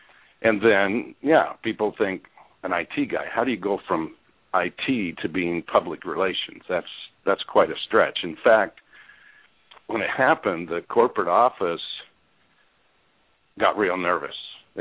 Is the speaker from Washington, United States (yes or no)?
yes; Washington, United States; also born or lived in Michigan; Well, I started out in Western Washington, north of Seattle, and ended up in Michigan because I started working in hospitals.